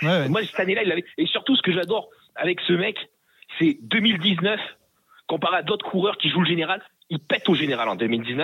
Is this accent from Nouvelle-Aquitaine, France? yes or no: no; Royat, Auvergne-Rhône-Alpes, France; Je suis de Roya dans le Puy-de-Dôme.